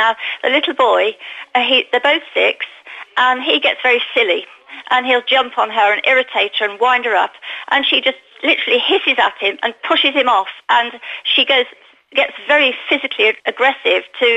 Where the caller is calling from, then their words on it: Alicante, Valencian Community, Spain; It's the suspect in Alicante … in Alicante.